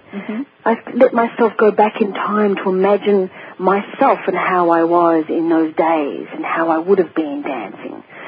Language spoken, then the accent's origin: English; Australia; now in Sedona, United States; I came here from Australia to Sedona, Arizona.